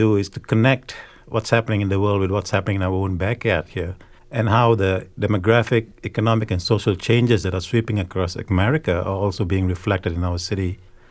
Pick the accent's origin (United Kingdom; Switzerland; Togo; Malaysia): Malaysia; now in United States; I'm from Malaysia, so is my wife. I'm Indian, she's Chinese. Our two kids are thus half Indian and half Chinese, but they're Malaysian by nationality, American by birth, and Southern by the grace of God.